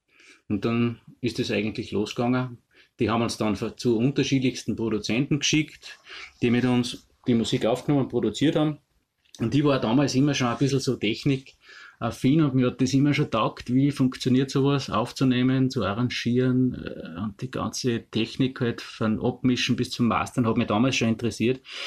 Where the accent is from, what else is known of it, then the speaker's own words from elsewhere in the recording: Altaussee, Styria, Austria; ich bin ein Altaussee, ich war noch in Altaussee, aber gebürtiger Altaussee.